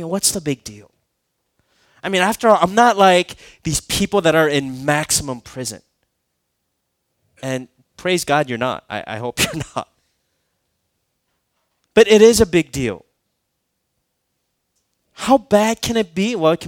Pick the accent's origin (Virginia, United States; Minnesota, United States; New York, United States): Minnesota, United States; like when I had a dog growing up in Minnesota in high school, like I used to walk him, right?